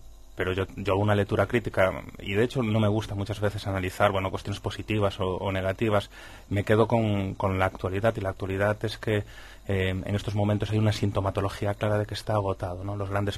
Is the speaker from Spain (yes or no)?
yes; Galicia, Spain; Yo como gallego me considero gallego de nación